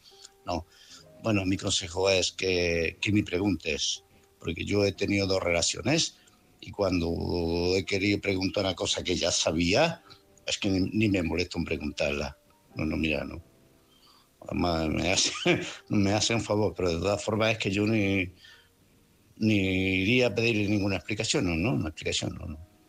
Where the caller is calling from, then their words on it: Málaga, Andalusia, Spain; de Málaga.